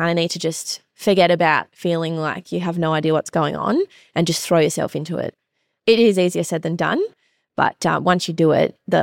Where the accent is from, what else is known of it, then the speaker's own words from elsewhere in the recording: Sydney, New South Wales, Australia; now in Holbrook, Australia; absolutely no shame in talking about being from Sydney now.